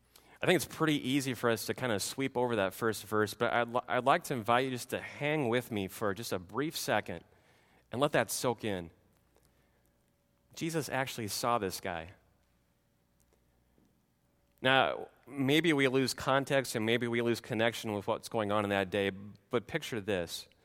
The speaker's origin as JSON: {"language": "English", "town": "Clemens", "region": "Nebraska", "country": "United States", "tie": "born or raised there", "said": "Back in the 80s, back in my hometown, my home church of St. John's Lutheran Church, Clemens, Nebraska, our church and our school would put on these yearly plays and performances"}